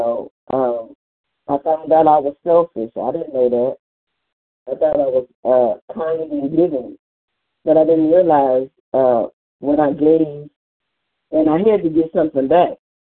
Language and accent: English; Cleveland, Ohio, United States; I'm from Cleveland, Ohio.